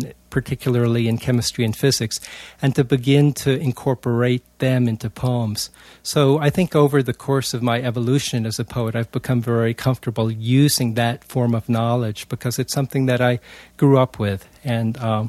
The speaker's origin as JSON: {"language": "English", "town": "New York City", "region": "New York", "country": "United States", "tie": "born or raised there", "said": "I'm Chinese American. I grew up in New York City. My father and mother grew up in Beijing in China, and they came to America during the Japanese occupation, actually, in the late 1930s."}